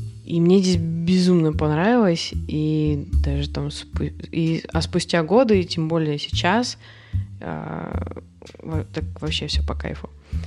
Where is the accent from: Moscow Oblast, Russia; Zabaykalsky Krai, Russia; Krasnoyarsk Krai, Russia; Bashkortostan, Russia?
Krasnoyarsk Krai, Russia; Norilsk; now in Saint Petersburg, Russia; Да, я выросла в Норильске. 5 лет потом жила в Ставропольском крае, а потом приехала в Петербург.